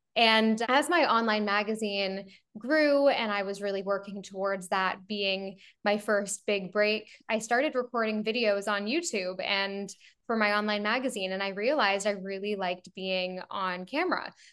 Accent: Canada; As a Canadian, you could get a 2-year working visa.

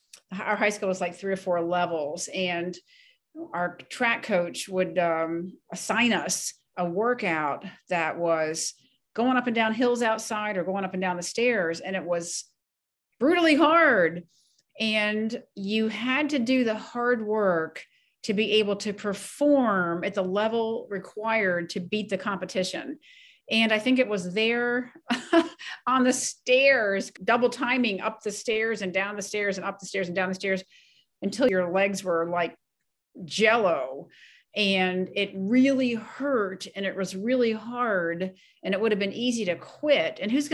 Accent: Ellicott City, Maryland, United States; being born and raised in Ellicott City, Maryland, I had looked at the Naval Academy right next door in Annapolis

